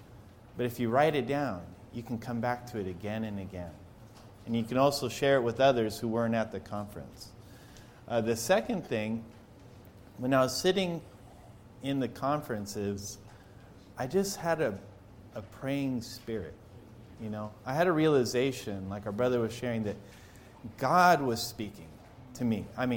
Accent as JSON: {"language": "English", "town": "Ann Arbor", "region": "Michigan", "country": "United States", "said": "I'm from Ann Arbor, Michigan."}